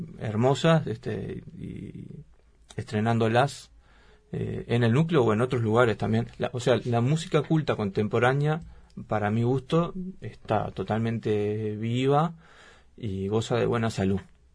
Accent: Uruguay; como buen uruguayo, soy un músico que trabaja en la frontera

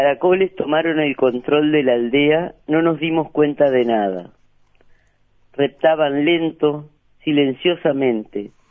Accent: Canelones, Uruguay; pues yo soy de Canelones, pero mi mamá era de Colonia

